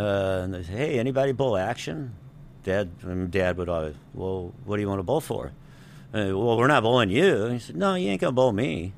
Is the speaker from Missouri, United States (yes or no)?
yes; St. Louis, Missouri, United States; I'm from St. Louis.